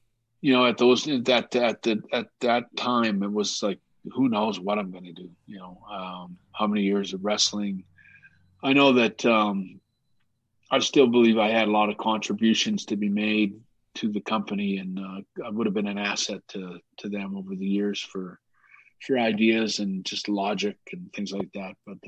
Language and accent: English; Canada; It's kind of, you know, it's very, it's a unique place, and there's a temperament that Canadians always have a good temperament. And, you know, I think we're a better place because, you know, Canada, for the most part, we actually don't mind wearing masks